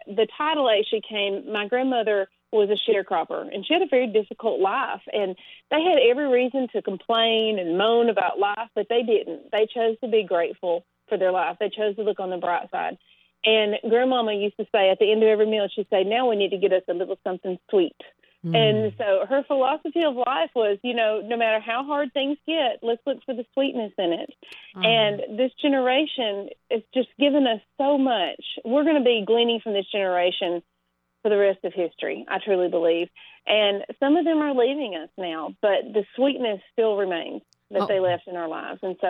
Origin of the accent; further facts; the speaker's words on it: the South, United States; I think as a Southerner, we naturally tend to overcook.